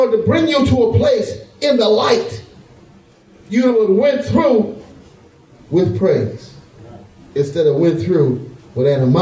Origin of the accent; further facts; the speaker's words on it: Highland Park, United States; I grew up in the city of Highland Park. When I was growing up in Highland Park, it was called the City of Trees.